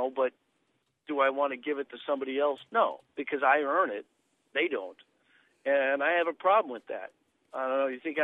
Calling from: Bartlett, Illinois, United States

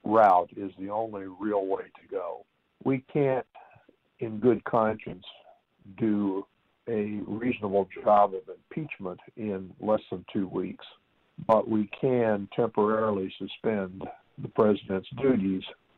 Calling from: Champaign, Illinois, United States; Hi, this is … from Champaign.

